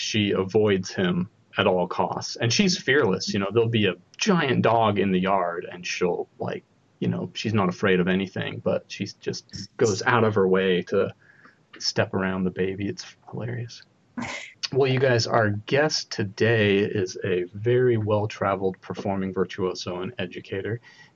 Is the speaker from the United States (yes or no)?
yes; Utah, United States; my parents used to take us often down to Cedar City, which is about 5 hours south from where I grew up in Utah